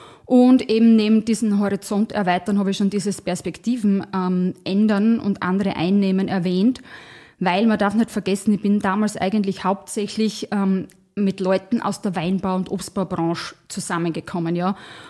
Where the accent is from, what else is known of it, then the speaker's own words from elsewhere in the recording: Styria, Austria; now in Burgenland, Austria; ich bin die steirische Burgenländerin. Da merkt man es am leichtesten, weil natürlich meine Heimat wird immer die Südoststeiermark bleiben. Da bin ich aufgewachsen, da sind die Wurzeln. Aber zu Hause bin ich mittlerweile schon sehr im Burgenland auch